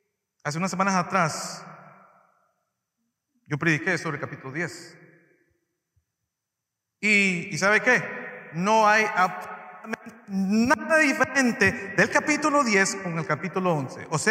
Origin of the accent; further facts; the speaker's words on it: El Salvador; born there; Yo nací en El Salvador y estoy muy contento, muy alegre de mi país, de las personas que viven en El Salvador.